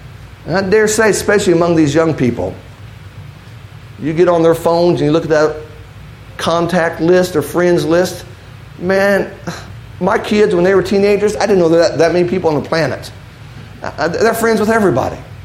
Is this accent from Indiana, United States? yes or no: yes; Indianapolis, Indiana, United States; Now, growing up in Indianapolis, you know, I'm a fan of Peyton Manning.